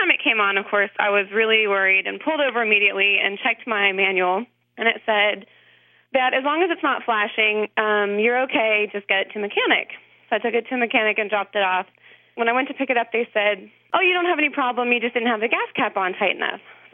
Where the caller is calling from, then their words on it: Princeton, West Virginia, United States; I'm calling from Princeton, West Virginia.